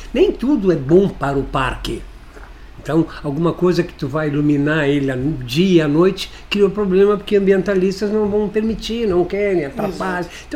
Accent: São Paulo, Brazil; Nós somos paulistas, mas não vamos ficar exibindo, né?

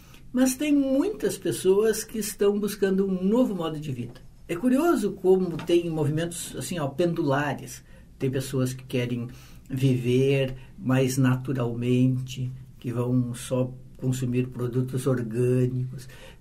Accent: Santana do Livramento, Rio Grande do Sul, Brazil; Eu vim do interior de Santana do Livramento. Caminhar lá é uma coisa quase esdrúxula.

